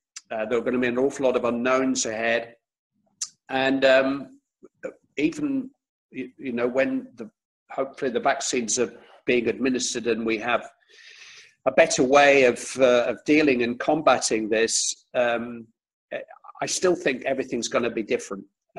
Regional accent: Bury, North West England, United Kingdom; I'm from Bury.

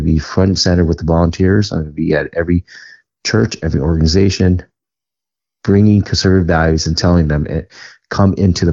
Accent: California, United States; So I grew up in California. I grew up in a progressive school.

